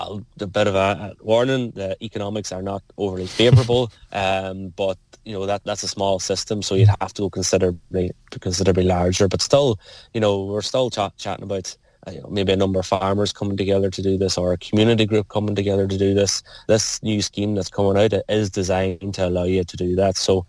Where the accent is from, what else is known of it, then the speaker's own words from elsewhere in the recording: County Donegal, Ireland; Northwest, I'm from Donegal, man.